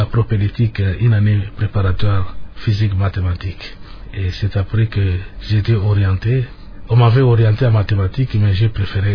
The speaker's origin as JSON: {"language": "French", "town": "Matadi", "region": "Kongo Central", "country": "DR Congo", "tie": "born or raised there", "also_born_or_lived": "Kisangani / Boma", "said": "Bon, j'ai grandi plus dans la ville de Matadi, où j'ai fait mes études primaires et le cycle d'orientation, et j'ai fait les humanités à Boma."}